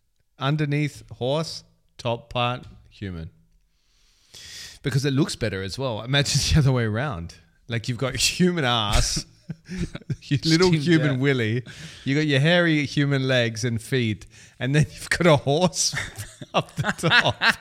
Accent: Australia; I am from Australia. I don't normally have a southern accent

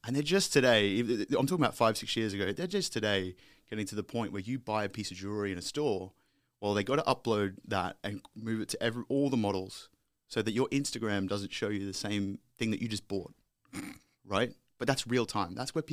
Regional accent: Brisbane, Queensland, Australia; It's funny because you actually lived in my hometown of Brisbane

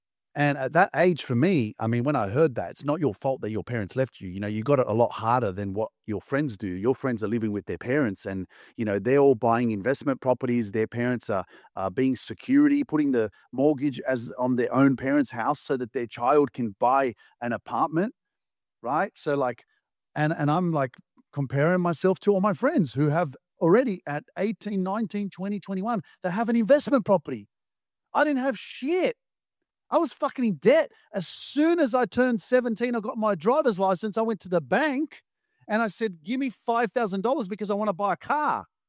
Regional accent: Sydney, New South Wales, Australia; I grew up in Sydney, because I'm young

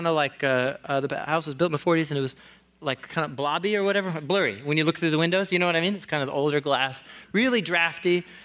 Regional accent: Portland, Oregon, United States; So some of you know, I grew up here in Portland, just a couple of blocks away, so it's just poetry that I'm coming back here to Door of Hope.

